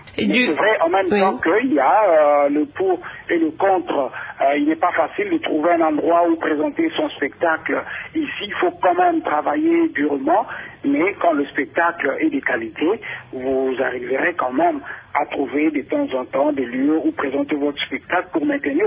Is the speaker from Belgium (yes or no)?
no; Kinshasa, DR Congo; now in France; je ne vois pas malheureusement chez moi à Kinshasa au Congo et que ici donc je continue de faire mes interventions dans des écoles, dans des théâtres, dans des festivals.